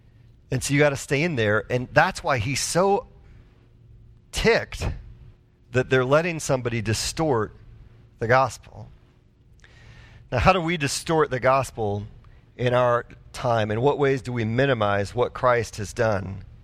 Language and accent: English; Wisconsin, United States; So, for me, growing up, I grew up north in Wisconsin. Half my friends up there were Catholic.